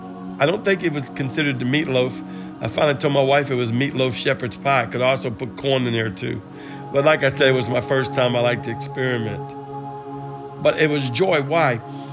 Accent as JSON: {"language": "English", "town": "New Orleans", "region": "Louisiana", "country": "United States", "said": "I'm from New Orleans. I mean, come on, this is what we're known for."}